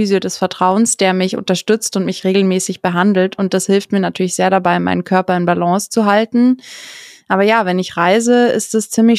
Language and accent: German; Herrsching, Bavaria, Germany; damals noch in Herrsching, wo ich aufgewachsen bin.